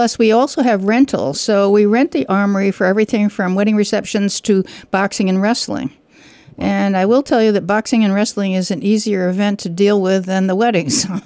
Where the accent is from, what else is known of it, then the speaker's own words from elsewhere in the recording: Westerly, Rhode Island, United States; now in Warwick, United States; Yes, I was born and raised in Westerly. I went to Westerly High School.